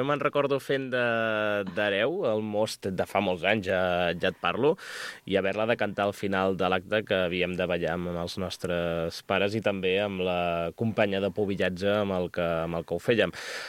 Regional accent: Catalonia, Spain; com a català, et sents identificat

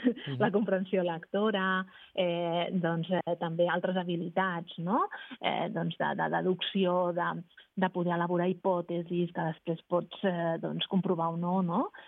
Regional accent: Catalonia, Spain; Sí, jo sóc del Maresme

